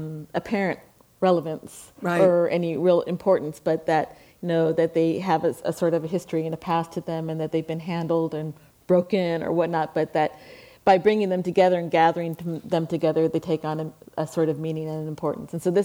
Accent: Laurel Canyon, California, United States; But coming as a girl born and raised in Laurel Canyon, which is very, you know, quasi-rural

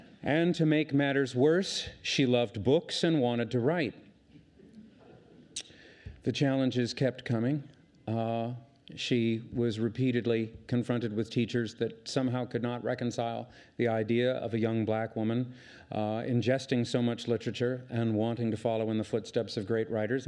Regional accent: Los Angeles, California, United States; Like the woman I have come to celebrate, I'm a poet born and raised in Los Angeles.

